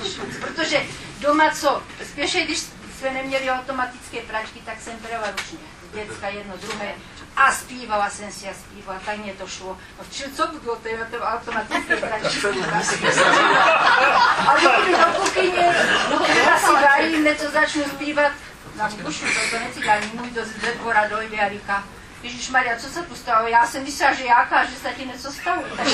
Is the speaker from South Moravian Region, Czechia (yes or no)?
yes; Vrbka, South Moravian Region, Czechia; Já jsem rodačka z Vrbky, která předtím mají bývám, a tam máme tež svoje zvony.